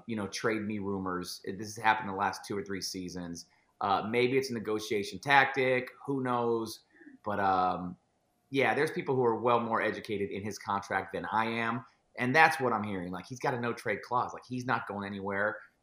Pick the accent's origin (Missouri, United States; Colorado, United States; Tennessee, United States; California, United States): California, United States; now in Seattle, United States; And I say that respectively because I'm from the Bay Area, as you are.